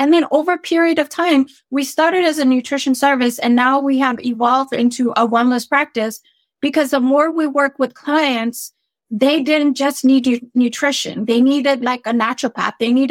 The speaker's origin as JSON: {"language": "English", "country": "Ethiopia", "said": "I am originally from East Africa, Ethiopia."}